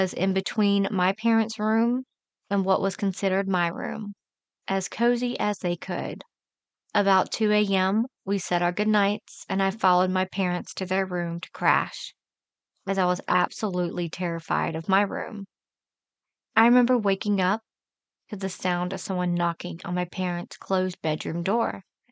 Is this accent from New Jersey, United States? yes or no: yes; New Jersey, United States; I grew up in South Jersey. The neighborhood's property directly next to me was owned by the Emperor and Empress of Philippine Islands, Ferdinand Marcos.